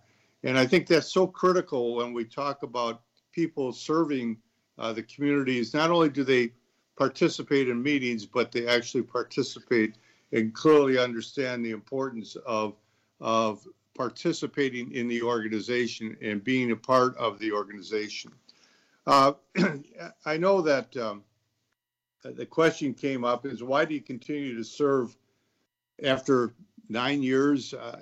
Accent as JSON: {"language": "English", "town": "Kenosha", "region": "Wisconsin", "country": "United States", "tie": "born or raised there", "said": "But growing up in Kenosha, I saw my mother and father, I guess at that particular time, I didn't realize the fact is that when they were attending meetings or volunteering that it was that big a deal."}